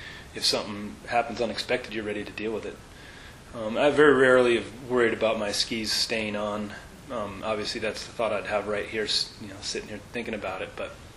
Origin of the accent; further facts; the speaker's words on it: Park City, Utah, United States; when I grew up in Park City